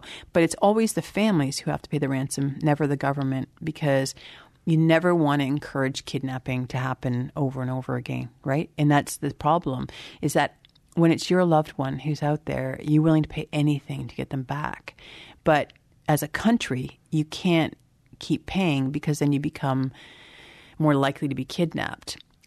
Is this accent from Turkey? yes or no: no; Canada; being a Canadian